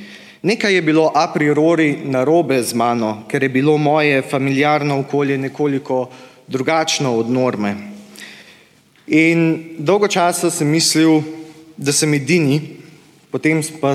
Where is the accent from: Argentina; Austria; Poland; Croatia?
Austria; Carinthia; now in Graz, Austria; in danes stojim pred vami kot Slovenec. Kot koroški Slovenec, kot štajerski Slovenec, kot avstrijski Slovenec in kot Evropejec.